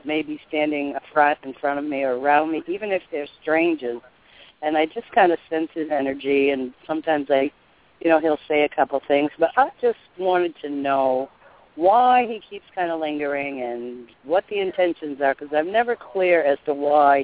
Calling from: South Carolina, United States; South Carolina

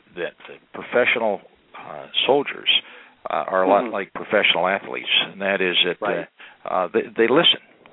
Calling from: Irvine, California, United States; I'm in Irvine, California, at our corporate

